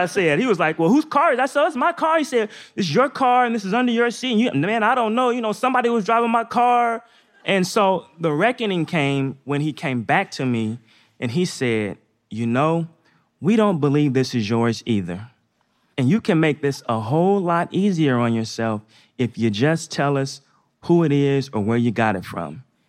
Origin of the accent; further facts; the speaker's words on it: Northeast, United States; Yeah, so I grew up in the Northeast. I played basketball just like all the other kids when I was young.